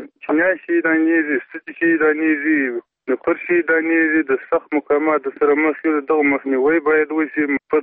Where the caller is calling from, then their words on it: Ghormach, Faryab, Afghanistan; فاریاب ولایت د غورماچ ولسوالۍ یم.